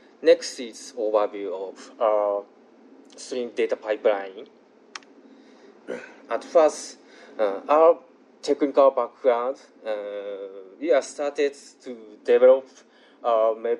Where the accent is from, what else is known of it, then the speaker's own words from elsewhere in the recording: Japan; English is a second language; I'm from Japan